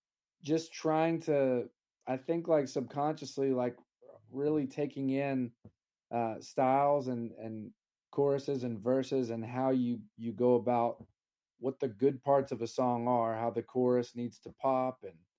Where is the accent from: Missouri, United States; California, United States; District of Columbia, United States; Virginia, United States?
Virginia, United States; When I was young, I grew up in Virginia, and my parents always had sort of the oldie station on, and my dad had this box of records.